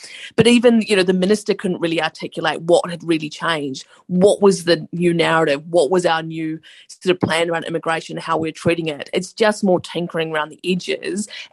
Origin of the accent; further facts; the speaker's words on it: Tauranga, Bay of Plenty, New Zealand; Well, Tauranga is my hometown, and so I'm pretty defensive of being called, you know, completely a racist town.